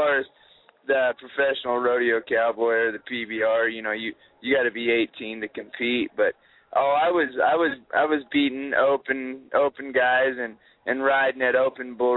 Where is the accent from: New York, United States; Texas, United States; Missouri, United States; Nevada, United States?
Nevada, United States; Reno; I grew up kind of, I was born and raised in Reno, Nevada, you know, and I grew up fast and hard